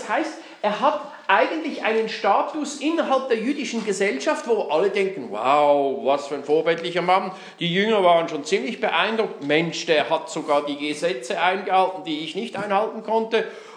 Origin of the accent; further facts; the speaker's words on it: Switzerland; Warum bin ich in der Schweiz groß geworden und nicht in einem indischen Slum?